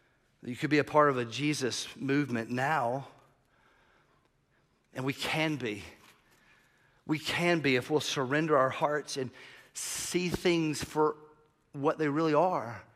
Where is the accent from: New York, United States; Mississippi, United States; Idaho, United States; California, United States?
California, United States; San Francisco; And I'm from San Francisco, and I just walked down here, and it's a little uncomfortable.